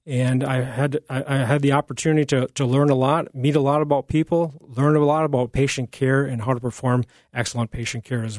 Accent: Duluth, Minnesota, United States; I'm from Duluth and I joined the 109th Combat Maintenance Unit out of Duluth.

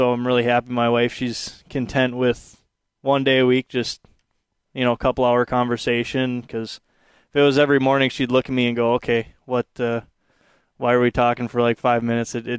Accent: St. Cloud, Minnesota, United States; I grew up in the St. Cloud area. My parents live in Clearwater, Minnesota. I went to school in Annandale

